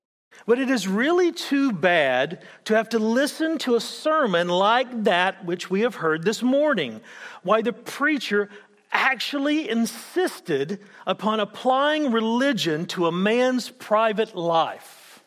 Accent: Adelaide, South Australia, Australia; accent: Australian; As you can hear, my accent is a little different than probably what you're used to. It's because I'm from Adelaide and we were free colony.

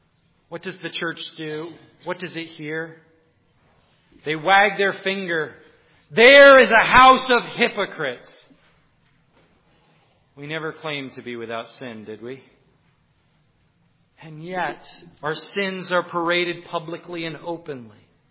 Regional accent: Enid, Oklahoma, United States; I'm coming from Enid, Oklahoma

